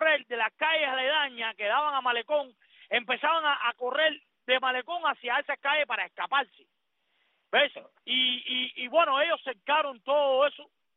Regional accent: Cuba; moved away; a los 4 meses, el día 26 de diciembre, yo me fui de Cuba. Yo me tiré en balsa

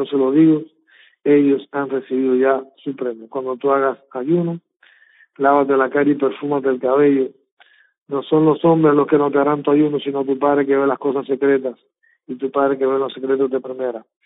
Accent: Cuba; como cubanos que nos alejamos de Dios y lo anulamos

